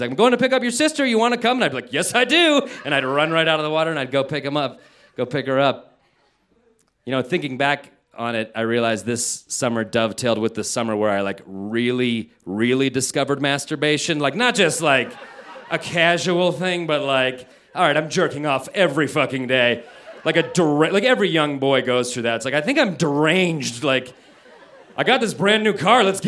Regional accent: Denver, Colorado, United States; everybody was intrigued by me because I was from Denver

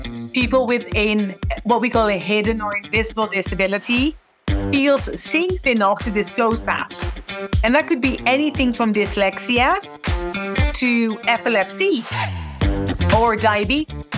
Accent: Netherlands; As you just mentioned, I grew up in the Netherlands.

